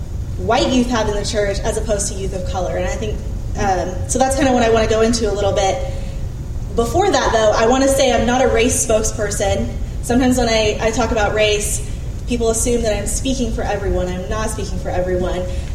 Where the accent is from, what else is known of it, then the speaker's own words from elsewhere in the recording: Vancouver, Washington, United States; also born or lived in Provo, Utah / Hawaii; I was born in Provo. I lived in Hawaii for a little, but most of my life I've lived in Vancouver, Washington area.